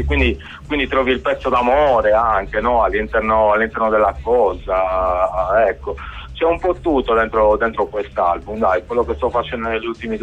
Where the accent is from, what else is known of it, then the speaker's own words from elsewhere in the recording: Sardinia, Italy; farlo nella mia terra, per la mia terra. Di positivo c'è quello, penso che la Sardegna abbia una sua storia, una sua cultura, un suo mondo